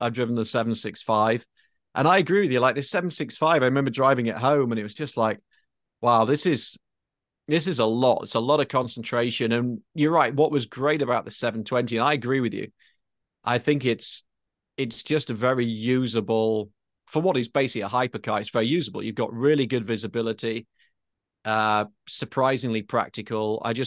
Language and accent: English; United Kingdom; despite being British, I think I've driven nearly all of them in right and left hand drive.